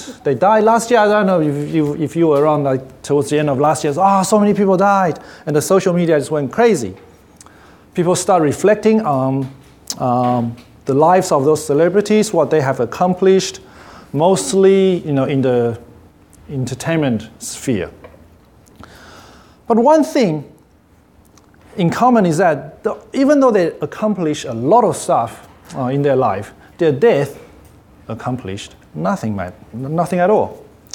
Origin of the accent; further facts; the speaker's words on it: Taipei, Taiwan; now in Australia; I'm from Taipei. It's a city with many motorbikes and surrounded by mountains.